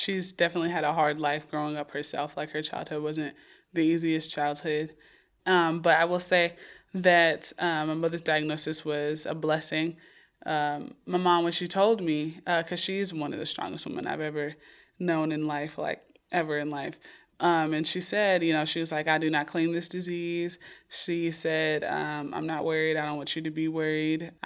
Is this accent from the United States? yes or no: yes; New York, United States; growing up in New York And we were always on welfare and stuff